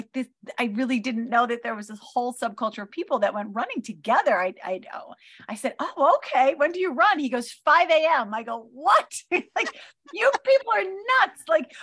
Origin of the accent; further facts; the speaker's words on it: New York, United States; So in a nutshell, as a kid, I grew up here on Long Island and I live in the hometown where I grew up.